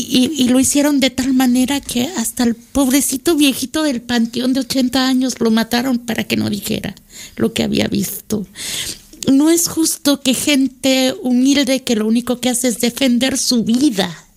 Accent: Hidalgo, Mexico; Vengo del Valle del Mezquital, que está en la zona centro del país

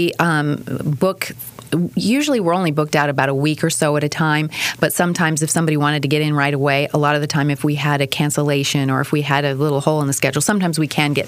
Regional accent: Portland, Oregon, United States; moved away as an adult; also born or lived in New Orleans; Originally, I'm from Portland, Oregon. Uh-huh. And then I migrated here through New Orleans. And so I was in New Orleans for about 8 years, and now we've been here for about a year.

